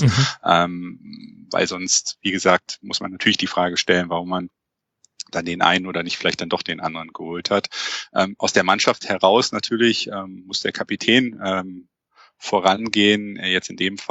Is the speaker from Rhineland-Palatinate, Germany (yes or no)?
no; Mönchengladbach, North Rhine-Westphalia, Germany; born there; kann an der Stelle auch nur als jemand, der als gebürtiger Mönchengladbacher mit dem Verein auch natürlich sympathisiert, sprechen.